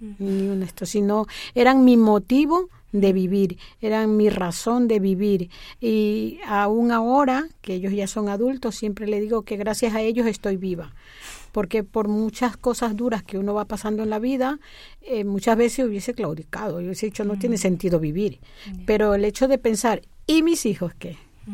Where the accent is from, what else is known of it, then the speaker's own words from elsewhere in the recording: Ecuador; Yo soy de origen latino, soy ecuatoriana